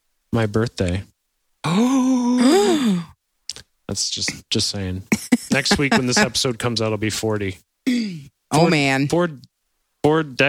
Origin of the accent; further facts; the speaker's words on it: Massachusetts, United States; Ah, we're from Massachusetts.